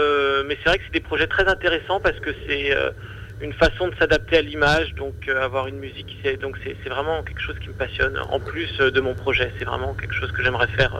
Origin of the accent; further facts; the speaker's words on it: Paris, Île-de-France, France; Donc, arriver comme ça en tant que Parisien, essayer de jouer